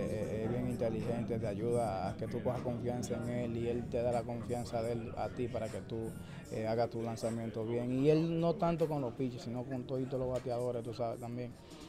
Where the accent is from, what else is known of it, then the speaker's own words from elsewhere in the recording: Dominican Republic; nosotros nos mantengamos como dominicanos que somos, como hermanos que somos.